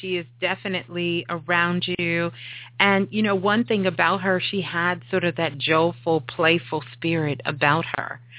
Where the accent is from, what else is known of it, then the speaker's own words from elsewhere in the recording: Brooklyn, New York, United States; Okay. Well, I'm a Brooklyn girl.